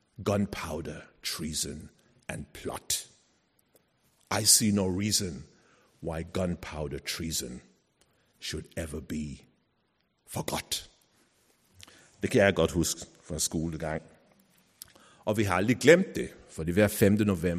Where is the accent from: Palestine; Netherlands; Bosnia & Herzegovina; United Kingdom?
United Kingdom; now in Denmark; Der, hvor jeg voksede op, hver 5. november skulle vi tænde bål. Det var Bonfire Night, hedder det. Guy Fawkes Night.